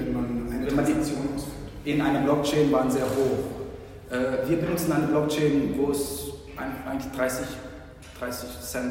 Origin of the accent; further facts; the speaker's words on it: Philippines; also born or lived in Germany; now in Frankfurt, Germany; Also ich bin Deutsch und Filipino, bin hier geboren und bin auf den Philippinen aber aufgewachsen, bin seit 15 Jahren wieder in Deutschland. Mein Background hier in Frankfurt ist